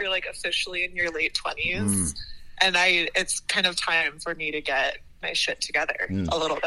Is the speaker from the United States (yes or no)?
yes; Philadelphia, Pennsylvania, United States; I'm from Philadelphia. I am 27, which is scary.